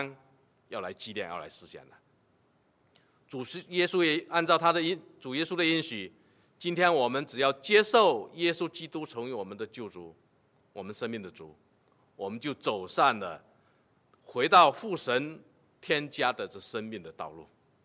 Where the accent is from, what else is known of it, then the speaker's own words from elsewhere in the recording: Canada; 加拿大政府宣布说到9月份我们加拿大人都能够大部分都能够打上疫苗